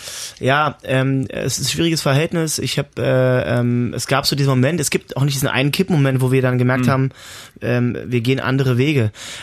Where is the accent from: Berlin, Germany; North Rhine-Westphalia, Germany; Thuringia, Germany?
Berlin, Germany; Berlin ist auch meine Heimat